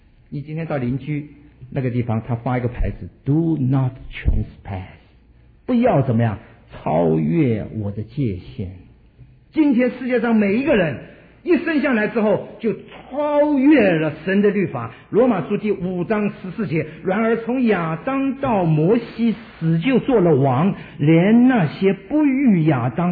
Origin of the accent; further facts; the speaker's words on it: Yancheng, Jiangsu, China; born there; 我生在江苏盐城，